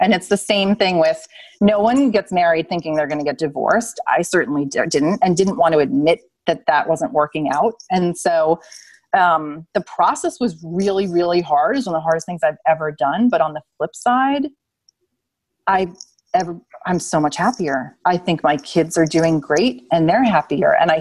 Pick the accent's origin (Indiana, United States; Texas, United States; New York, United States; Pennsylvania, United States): New York, United States; I'm from New York. I worked in New York City.